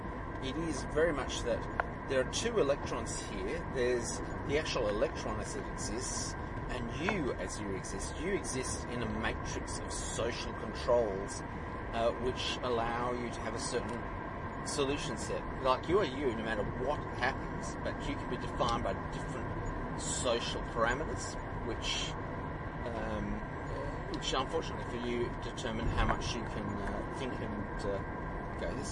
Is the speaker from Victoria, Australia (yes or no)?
yes; Melbourne, Victoria, Australia; I sort of remember in Melbourne, growing up in Melbourne, and in the 70s